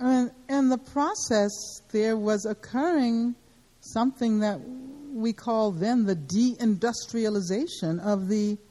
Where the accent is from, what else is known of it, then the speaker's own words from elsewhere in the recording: Birmingham, Alabama, United States; when I was growing up in Birmingham